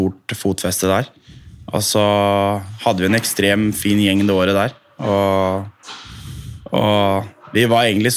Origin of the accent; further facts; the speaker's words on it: Sarpsborg, Østfold, Norway; Født og oppvokst I Sarpsborg, og tilbrakt hele ungdomstiden